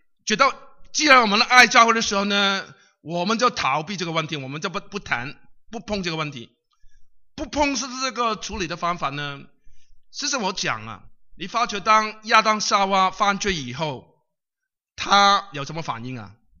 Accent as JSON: {"language": "Chinese", "region": "Guangdong", "country": "China", "said": "因为我是广东人。"}